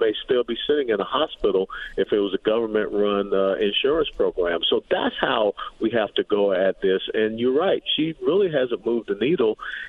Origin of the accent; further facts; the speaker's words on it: Atlanta, Georgia, United States; he and I are both born and raised in Atlanta, Georgia